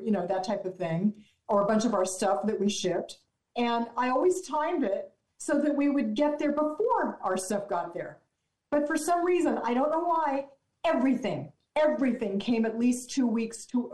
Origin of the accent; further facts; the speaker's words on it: California, United States; Somebody even said, where are you coming from? And we said, California. And they go, well, no wonder you're leaving.